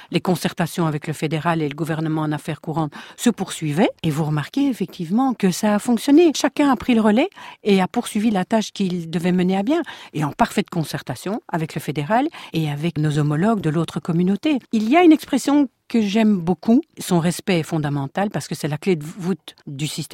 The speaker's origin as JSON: {"language": "French", "country": "Belgium", "said": "moi je suis une Belge francophone et je défends ma francophonie, ma langue française"}